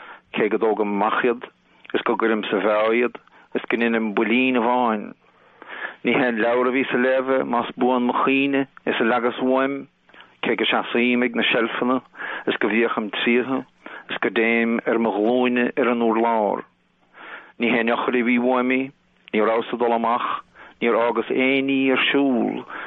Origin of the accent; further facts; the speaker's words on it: Ireland; The Irish language. I grew up with English. I grew up in English in the southern city, and my parents were from the country, and I learned the language at school.